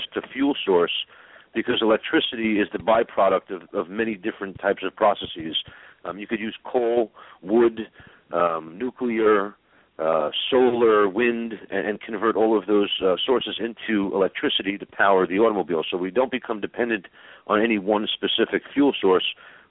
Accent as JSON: {"language": "English", "town": "New York City", "region": "New York", "country": "United States", "tie": "born or raised there", "said": "you know, I was born in Brooklyn, New York"}